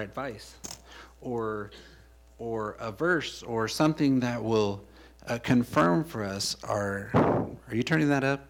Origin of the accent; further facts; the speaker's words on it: California, United States; and I'm from California, and I would be on the streets